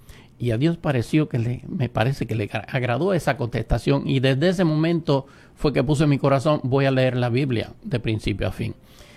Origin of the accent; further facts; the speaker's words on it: Puerto Rico; En mi país, en Puerto Rico.